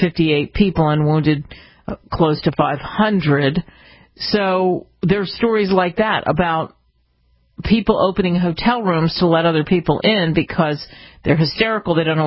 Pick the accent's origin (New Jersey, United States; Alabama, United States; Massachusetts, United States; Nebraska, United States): New Jersey, United States; since I'm from Jersey and some of you are from Jersey, nothing like